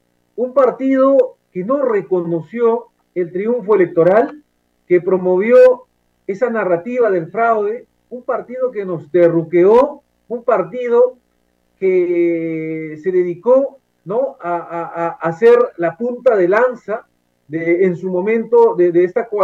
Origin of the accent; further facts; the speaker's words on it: Ayacucho, Peru; La vida de un ayacuchano, yo soy de Ayacucho, en Ayacucho impunemente asesinaron a 10 personas, ¿no?